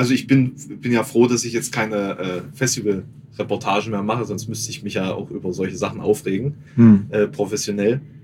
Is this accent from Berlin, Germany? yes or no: no; Thuringia, Germany; als Thüringer dann außerhalb Thürings